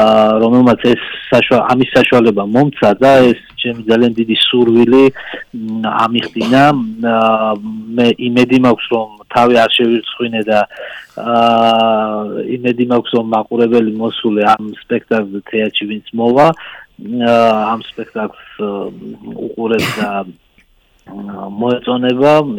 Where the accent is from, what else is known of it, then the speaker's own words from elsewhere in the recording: Batumi, Adjara, Georgia; ძალიან მიყვარს ბათუმი, თორემ ეს არის ჩემი ბავშვობა, ჩემი ახალგაზრდობა და სულ ძალიან კარგი მოგონება მაქვს ბათუმთან